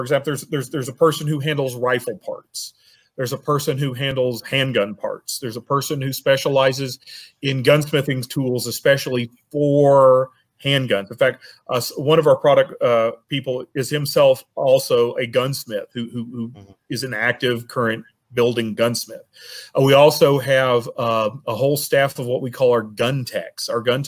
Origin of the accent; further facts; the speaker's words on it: Arkansas, United States; I grew up in Arkansas. You may hear it in my voice from time to time, and I will say things like, y'all